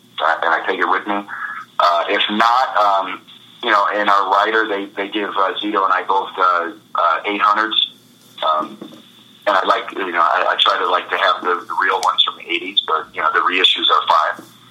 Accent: Chicago, Illinois, United States; and then I grew up in Chicago, so I was naturally around blues all the time.

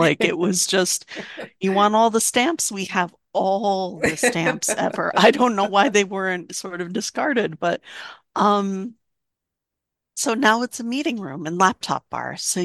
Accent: New York, United States; I did not grow up in New York, in Vermont. I grew up in New York. And spent some time in Rhode Island as well.

